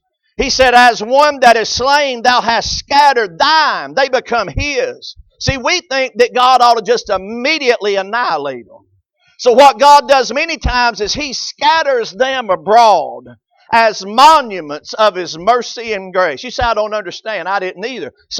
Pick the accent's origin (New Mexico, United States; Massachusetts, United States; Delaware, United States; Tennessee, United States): Tennessee, United States; Knoxville; But when every time I come through Knoxville, my hometown, I see an exit.